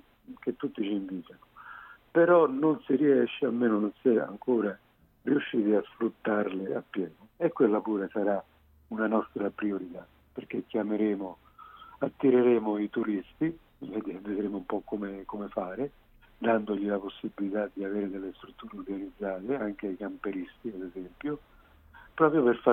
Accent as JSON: {"language": "Italian", "town": "Rome", "region": "Lazio", "country": "Italy", "lives_now": "Siena, Italy", "said": "pur essendo romano vivo nel Senese da oltre 15 anni."}